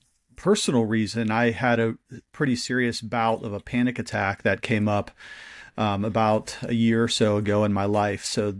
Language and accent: English; Cuyahoga Falls, Ohio, United States; I grew up in Northeast Ohio. So basically the Akron area. My hometown is called Cuyahoga Falls.